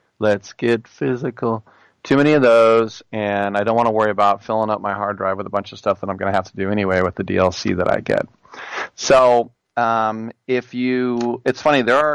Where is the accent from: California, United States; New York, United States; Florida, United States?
California, United States; I know, I'm from California